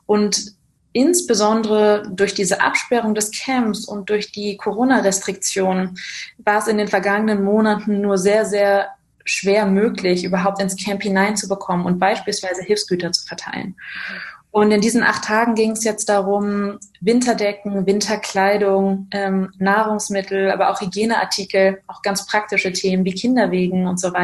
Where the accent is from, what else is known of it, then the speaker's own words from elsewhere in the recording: Barcelona, Catalonia, Spain; German is a second language; moved away as an adult; now in Berlin, Germany; das hast du schon gesagt. Ich bin in Barcelona geboren und aufgewachsen, lebe jetzt seit 8 Jahren in Berlin